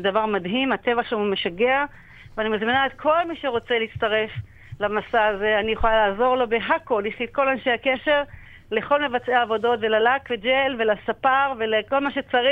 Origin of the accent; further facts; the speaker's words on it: Kiryat Shmona, Northern District, Israel; כן. איפה שגדלתי, אני מעבירה את מרכז הכובד שלי לקריית שמונה